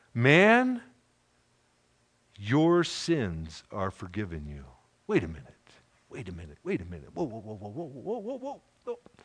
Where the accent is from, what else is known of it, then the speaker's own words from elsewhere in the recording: California, United States; ordinary people like Bill and I. We're both from Southern Cal, so I can say that.